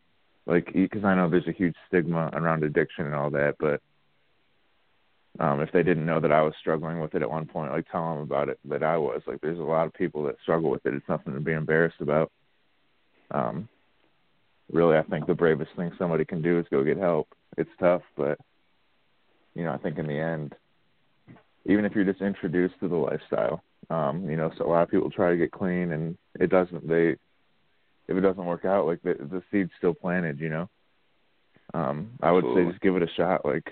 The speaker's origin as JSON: {"language": "English", "town": "Cleveland", "region": "Ohio", "country": "United States", "said": "but I'm from Cleveland. I can't help it."}